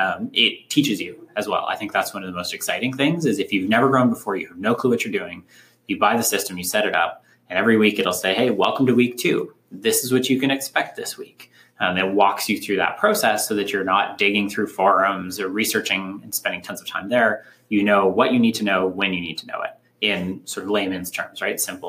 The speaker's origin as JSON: {"language": "English", "town": "Montreal", "region": "Quebec", "country": "Canada", "tie": "born or raised there", "moved": "as an adult", "lives_now": "Waterloo, Canada", "said": "I grew up in Montreal and then came to Waterloo for mechanical engineering."}